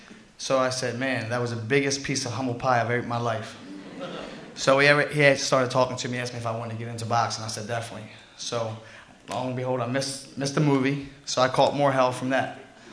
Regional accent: Baltimore, Maryland, United States; I started back in 94 when I was 14 years old. I grew up in Baltimore City.

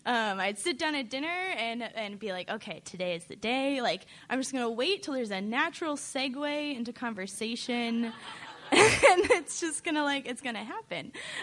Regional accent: Oregon, United States; And so I'm originally from Oregon. So I go home about once a year.

